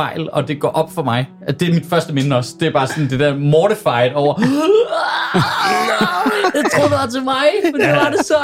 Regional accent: Sorø, Zealand, Denmark; Jeg voksede op i Sorø, hvor der er en sø, hvor vi altid badede om sommeren som børn

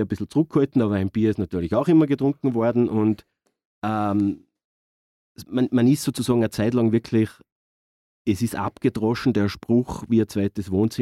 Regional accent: Salzburg, Austria; bin ich auch aus dem Innergebirg und bin auch dann in die Stadt gezogen mit Anfang 20

